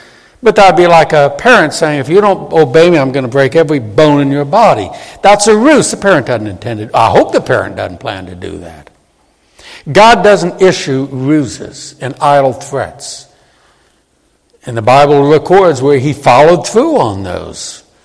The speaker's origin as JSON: {"language": "English", "region": "Louisiana", "country": "United States", "said": "I'm from southern Louisiana, but I'm not a Cajun."}